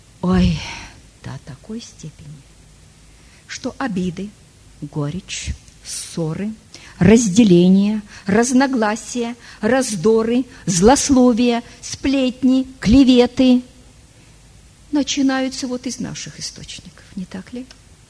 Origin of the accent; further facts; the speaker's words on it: Russia; Вы знаете, я тоже выросла в России. Я знаю отношение к женщинам.